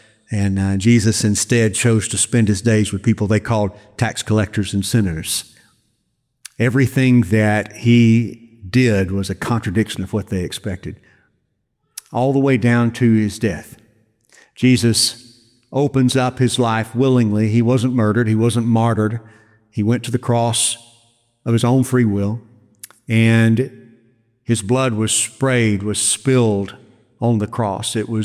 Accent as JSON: {"language": "English", "region": "Arkansas", "country": "United States", "said": "I had a gun in my truck, because I'm from Arkansas, right?"}